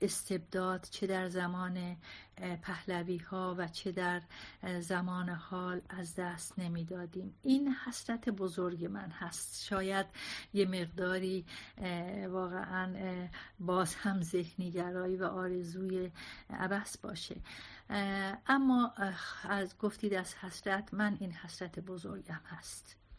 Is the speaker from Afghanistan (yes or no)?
no; Iran; واقعاً به خودم به عنوان یک ایرانی، ایران دوست می‌بالم.